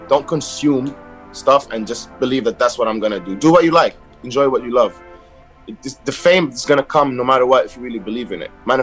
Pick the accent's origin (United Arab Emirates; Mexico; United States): United Arab Emirates; Abu Dhabi; I grew up in Abu Dhabi, yeah. I was born and raised in Abu Dhabi.